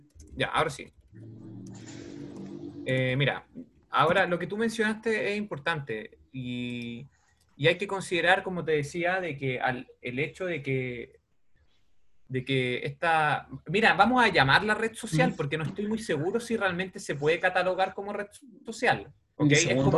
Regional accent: Chile; nosotros, como chilenos principalmente, vamos a recibir un determinado internet

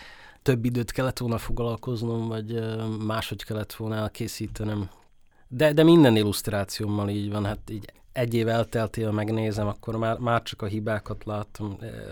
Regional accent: Bratislava, Bratislava Region, Slovakia; ízig-vérig pozsonyi vagyok. Itt születtem, és rengeteg pozsonyi barátom van, szeretem Pozsont, mint város

